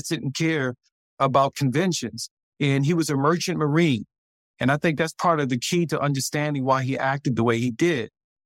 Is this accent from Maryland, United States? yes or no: yes; Baltimore, Maryland, United States; And if you want to understand why Baltimore, like specifically West Baltimore, where I grew up, the Black neighborhood